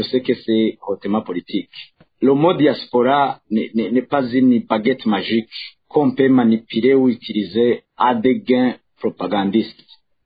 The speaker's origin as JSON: {"language": "French", "country": "Burundi", "said": "Je suis membre de la diaspora parce que je suis burundais qui vit à l'étranger."}